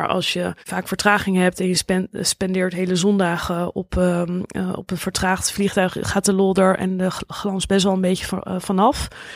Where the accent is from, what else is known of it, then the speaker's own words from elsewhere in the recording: Netherlands; we zijn natuurlijk heel direct als Nederlanders.